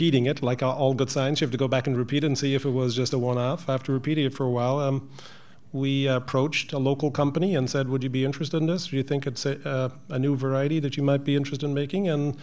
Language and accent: English; Cork, Munster, Ireland; I'm from Cork, which is not Dublin.